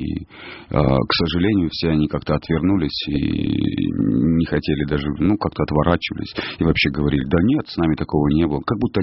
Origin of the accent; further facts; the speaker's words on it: Taganrog, Rostov Oblast, Russia; accent: southern Russian; у меня южный акцент, я с юга России, из Таганрога, и все мои мягкие, гласные, согласные, они исправлялись с учителем.